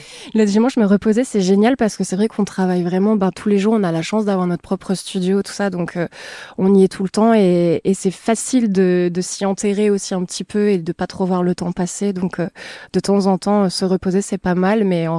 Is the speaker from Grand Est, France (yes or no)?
no; Cannes, Provence-Alpes-Côte d'Azur, France; born there; also born or lived in Clermont-Ferrand / Toulon / Amiens; je suis née à Cannes, donc Provence-Alpes-Côte d'Azur. Et puis ensuite, j'ai pas mal bougé parce que mon papa travaille dans le sport, donc je l'ai pas mal suivi. J'ai beaucoup vécu en Auvergne, à Clermont-Ferrand, mais aussi à Toulon, à Amiens, à Troyes